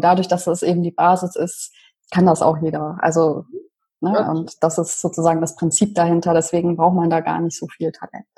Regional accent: Leipzig, Saxony, Germany; Also ich komme ja ursprünglich aus Leipzig.

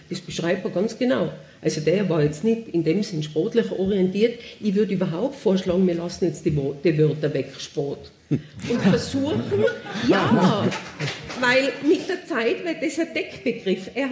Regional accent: Tyrol, Austria; ich bin auf der Bettelwurf-Hütten oben aufgewachsen, ich war 2 Jahre und meine Eltern haben die übernommen, 1958.

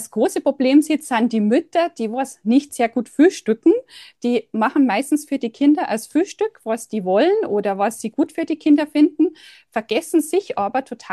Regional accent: Bavaria, Germany; Wie man hört, komme ich aus Bayern. Ich hoffe, man versteht mich.

